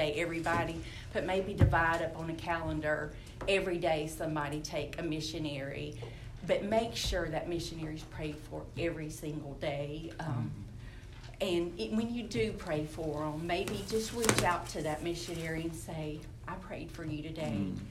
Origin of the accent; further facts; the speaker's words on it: Alexander City, Alabama, United States; And our sending church was, I'm from Alexander City, Alabama, and that's who was our sending church.